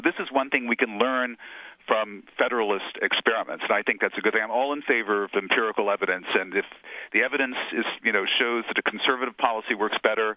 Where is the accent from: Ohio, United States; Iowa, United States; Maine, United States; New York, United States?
Maine, United States; "Look, I'm from Maine. We abolished the death penalty in 1887, long before the French did."